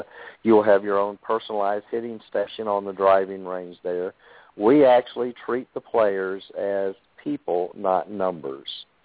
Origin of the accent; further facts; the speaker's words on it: United States; moved away as an adult; now in St. Louis, United States; I'm originally was born and raised in the Panhandle here, but I've lived the last 35 years in St. Louis, Missouri